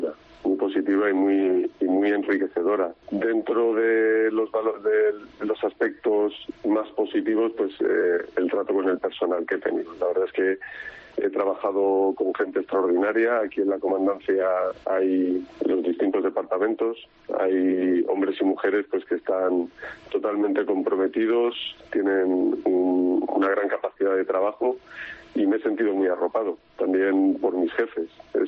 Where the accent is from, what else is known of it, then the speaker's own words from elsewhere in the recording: Extremadura, Spain; Y aquí en Cáceres pues dejo mucho. Dejo parte de la familia, porque soy medio extremeño, de un pueblecito de la entrada de las Villuercas, aldea centenera